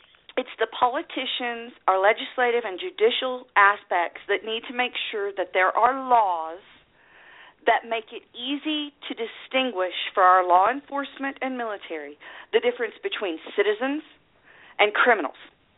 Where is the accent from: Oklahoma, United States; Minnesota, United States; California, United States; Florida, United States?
Oklahoma, United States; I mean, I came from Oklahoma, and I'll never forget, in a small town, the police chief in Jones